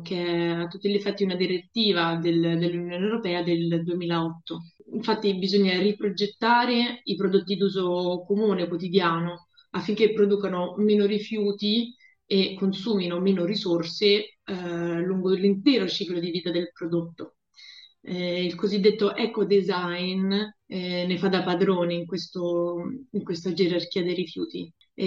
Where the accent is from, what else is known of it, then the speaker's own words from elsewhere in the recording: Rome, Lazio, Italy; ho 31 anni, sono romana